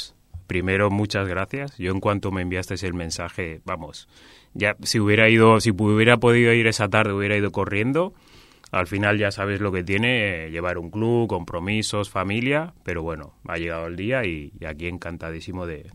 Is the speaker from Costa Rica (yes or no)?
no; Premià de Mar, Catalonia, Spain; es un chico que nació en Barcelona, justo delante del Camp Nou, la maternidad. Me crié en Premia de Mar. Mis padres vienen de Gambia.